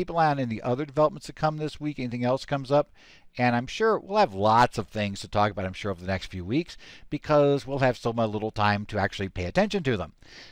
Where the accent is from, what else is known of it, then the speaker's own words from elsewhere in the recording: Arizona, United States; That is my home state here of Arizona.